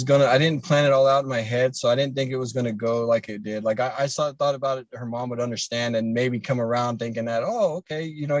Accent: Ohio, United States

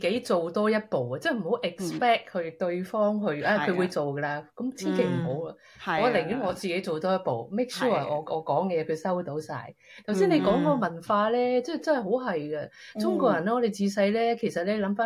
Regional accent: Sweden; Cantonese is a second language; 我瑞典人嚟噶嘛

